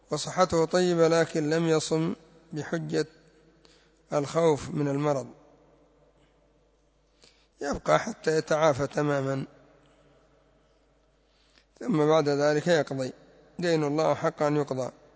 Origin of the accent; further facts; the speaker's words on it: Yemen; الجنبية عندنا في اليمن زينة وليست بسلاح